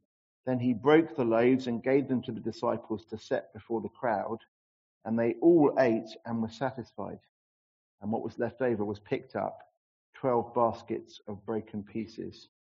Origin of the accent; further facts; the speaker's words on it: Kenya; I'm from Kenya